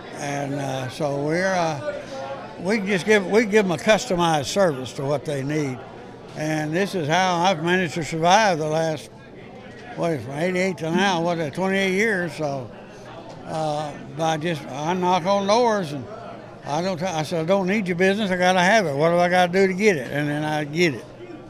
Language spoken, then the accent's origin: English; Fort Smith, Arkansas, United States; Come to find out, some girls I grew up with in Fort Smith was grade school sweetheart.